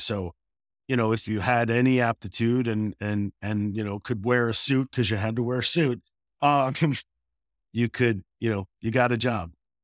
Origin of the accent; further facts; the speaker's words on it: New Jersey, United States; moved away as an adult; now in Boston, United States; So I grew up in Jersey. I think we established my Jersey connection, but I ended up in the Boston area after college because I followed a girl here.